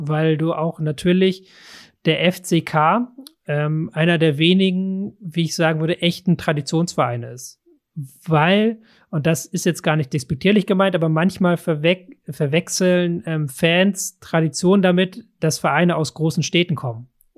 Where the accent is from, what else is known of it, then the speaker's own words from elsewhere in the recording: Hamburg, Germany; Als Hamburger